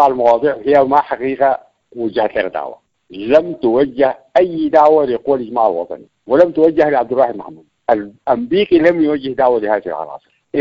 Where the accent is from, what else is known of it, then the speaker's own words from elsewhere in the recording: Sudan; نحن سودانيين